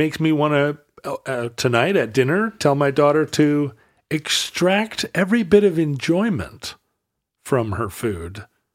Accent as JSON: {"language": "English", "country": "United States", "said": "Well, you know, I'm an American."}